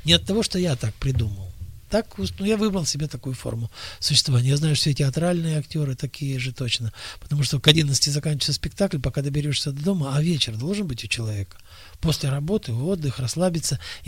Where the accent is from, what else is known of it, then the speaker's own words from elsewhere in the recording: Almaty, Kazakhstan; вот я вырос в Алма-Ате, а я знаю, что коренные жители этих мест могли смотреть на горы точно так же, бесконечно долго.